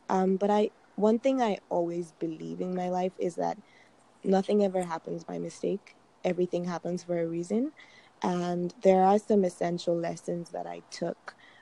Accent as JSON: {"language": "English", "country": "Nigeria", "said": "So I was born in the church. My dad is a pastor. And I'm Nigerian."}